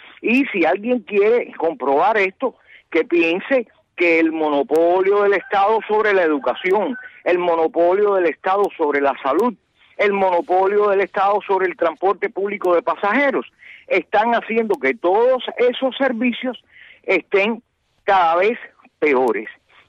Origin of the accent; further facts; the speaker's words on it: Havana, Cuba; soy natural de La Habana